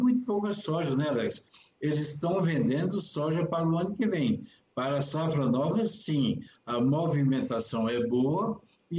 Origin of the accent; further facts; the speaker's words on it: Brazil; Eu gostaria muito que nós, brasileiros, fôssemos como americano